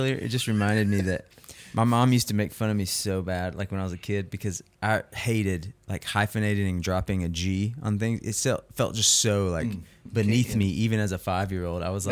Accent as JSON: {"language": "English", "town": "Belmont", "region": "North Carolina", "country": "United States", "tie": "born or raised there", "also_born_or_lived": "Charlotte", "said": "I grew up in Belmont."}